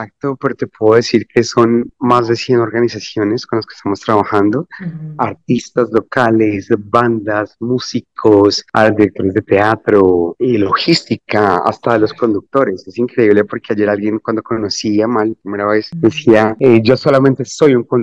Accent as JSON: {"language": "Spanish", "country": "Colombia", "moved": "as an adult", "said": "Yo soy colombiano y llegué como refugiado a los 20 años. Llegué solo, sin familia."}